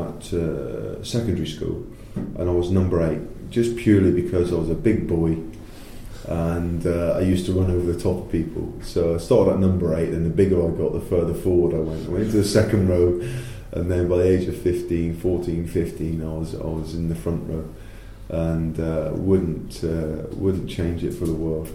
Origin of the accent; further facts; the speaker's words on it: Barnstaple, South West England, United Kingdom; born there; I was born in Barnstable, yeah. Closest hospital, I'm afraid. But there's nothing wrong with being born in Barnstable.